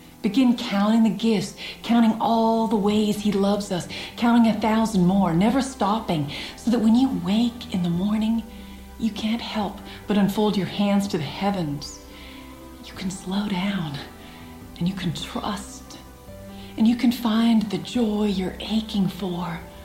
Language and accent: English; Ontario, Canada; I'm from Ontario, Canada. And I'm married to a farmer.